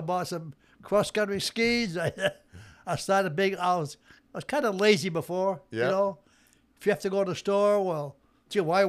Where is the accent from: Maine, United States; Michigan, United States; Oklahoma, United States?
Maine, United States; Lewiston; Then we moved across. About 100 feet from here, then I bought this house after I got married.